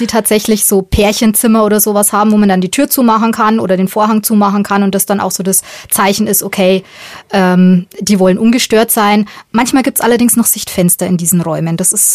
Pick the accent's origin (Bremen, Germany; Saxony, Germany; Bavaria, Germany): Bavaria, Germany; Regensburg; weil es auch nicht eben in der Nähe von Regensburg war, wo ich herkomme